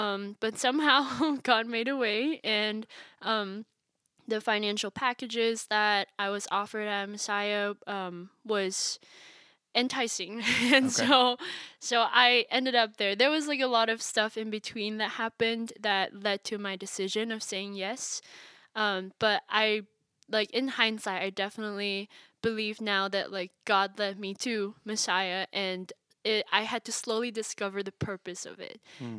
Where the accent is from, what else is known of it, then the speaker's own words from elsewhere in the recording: Malaysia; So I am from Malaysia. Like you said, I was born and raised in Malaysia pretty much. Grew up there all my life, loved it, still love it. It'll always be my home.